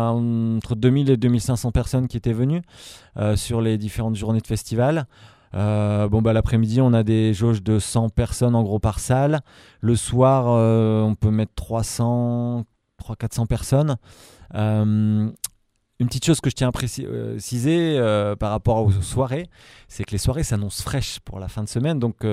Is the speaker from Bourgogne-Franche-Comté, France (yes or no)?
no; Hauts-de-France, France; je viens du Nord